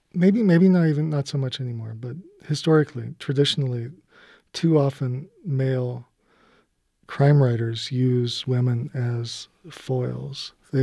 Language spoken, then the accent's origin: English; Livingston, Montana, United States; And I grew up in Livingston, and that's my experience of Livingston specifically.